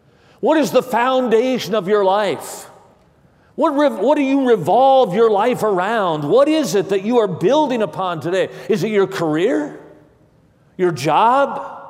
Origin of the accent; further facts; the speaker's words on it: Midwest, United States; now in Antelope Valley, United States; Here in the Antelope Valley, we live in a desert, and I grew up in the Midwest of our country, and things are a little bit different as far as constructing buildings here as opposed to where I grew up.